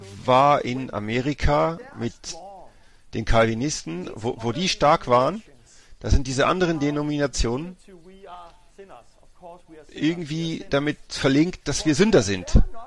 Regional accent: Denmark; German is a second language; moved away; In Dänemark, wo ich aufgewachsen bin

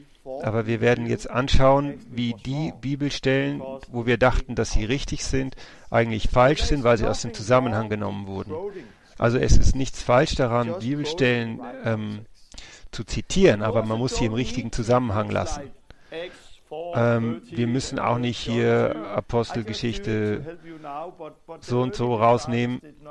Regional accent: Denmark; German is a second language; Und ich benutze meine dänische Bibel. Denn ich bin aus Dänemark. Und ich bin aufgewachsen mit dieser Bibel

